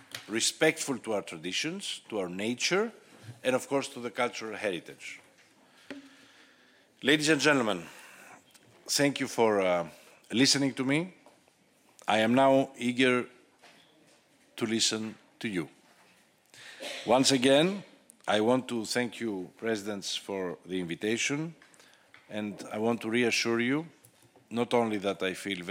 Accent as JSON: {"language": "English", "country": "Greece", "said": "Like my home country, Greece, Portugal has thrived from tourism."}